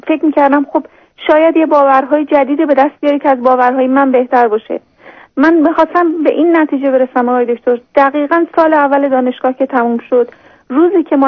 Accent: Iran; ما ایرانی هستیم، ما شرقی هستیم، به یه چیزایی اعتقاد داریم.

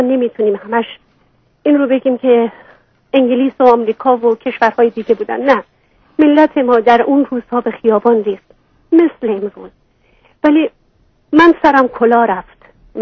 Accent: Iran; moved away as an adult; به عنوان یک ایرانی که 16 سال بعد از انقلاب در ایران زندگی کردم و زمانی که انقلاب پا گرفت من فقط 17 سالم بود

